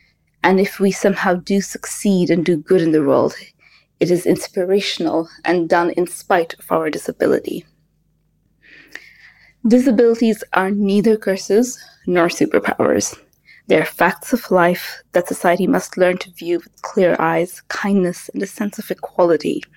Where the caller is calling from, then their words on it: Kuwait; I'm calling from Kuwait.